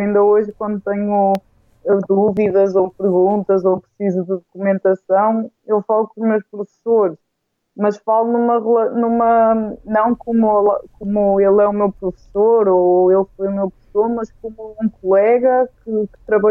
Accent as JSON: {"language": "Portuguese", "town": "Espinho", "region": "Aveiro", "country": "Portugal", "said": "porque eu sou de Espinho, ou seja, para mim seria uma distância de 20 km diários de casa para a universidade"}